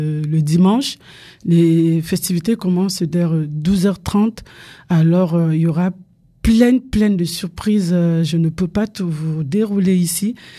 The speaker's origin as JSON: {"language": "French", "country": "Cameroon", "first_language": "Ewondo", "second_language": "French", "said": "en ma langue maternelle, l'Ewundu."}